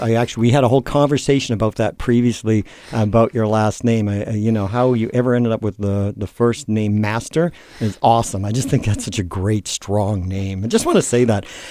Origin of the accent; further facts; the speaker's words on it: Canada; First of all, as a Canadian, I want to thank you for your service.